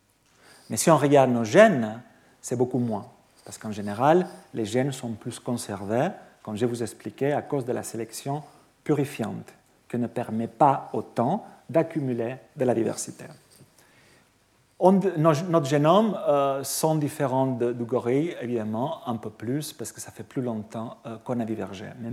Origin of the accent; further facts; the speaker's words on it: France; moi je suis français aussi